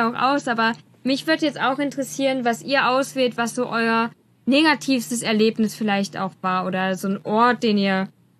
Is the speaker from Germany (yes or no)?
yes; Germany; es waren wir als Deutsche, dann war ein holländisches Pärchen, eine französische Familie und ein polnisches Pärchen